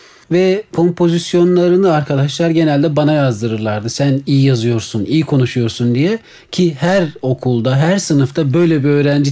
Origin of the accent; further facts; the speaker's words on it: Konya, Turkey; also born or lived in Istanbul; now in Ankara, Turkey; 1977 doğumlu. İstanbul'da doğmuş. Aslen Trabzonlu. Konya'da büyümüş. Ankara'da yaşayan bir insan.